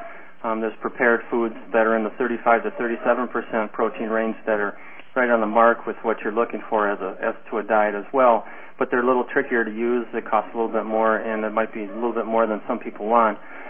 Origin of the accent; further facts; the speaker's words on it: Detroit, Michigan, United States; Well, I grew up in Detroit, and then went to vet school in East Lansing